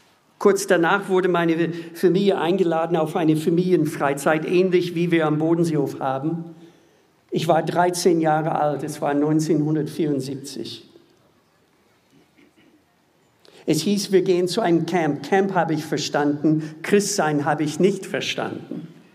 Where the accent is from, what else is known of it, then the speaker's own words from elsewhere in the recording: Minnesota, United States; German is a second language; Ich komme aus Bundesstaat Minnesota, liegt in der Mitte in den USA. Die Menschen dort sind so Salz der Erde. Hart arbeitende, manchmal wortkarge Menschen, aber freundlich.